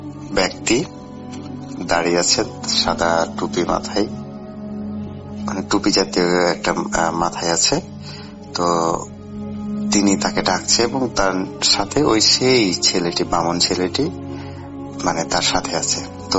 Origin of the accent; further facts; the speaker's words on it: Shibganj, Rajshahi Division, Bangladesh; জেলার শিবগঞ্জ থানার প্রাচীনগড়ের রাজধানী